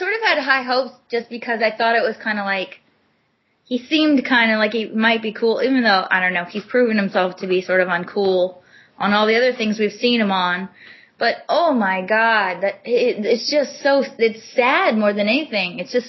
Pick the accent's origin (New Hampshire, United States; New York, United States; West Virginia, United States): New Hampshire, United States; accent: Canadian; I have a little bit of a Canadian accent, and I guess it's because I come from New Hampshire, which is, like, very close to Canada.